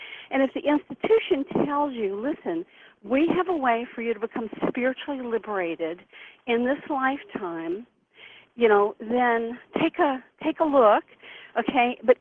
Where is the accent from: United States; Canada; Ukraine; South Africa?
United States; Deep South; growing up in the Deep South, you know, I have a very traditional Christian family.